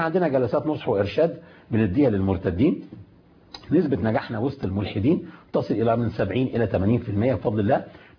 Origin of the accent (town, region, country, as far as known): Egypt